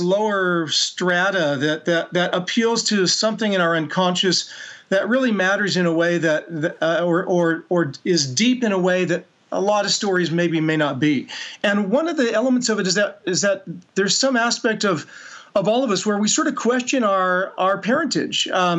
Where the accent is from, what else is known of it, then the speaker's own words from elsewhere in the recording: Seattle, Washington, United States; I'm from Seattle originally, so it was a return to my hometown area for us.